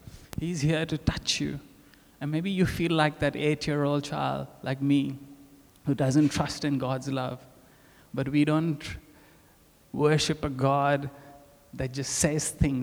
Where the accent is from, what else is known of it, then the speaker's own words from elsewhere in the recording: India; moved away; that's my wife Roxanne. And if you haven't guessed it yet, I am from India. My accent will tell you that. So I grew up in India, I moved here, it's been about 8 years. And Greenpoint, Josh Jane is my home now.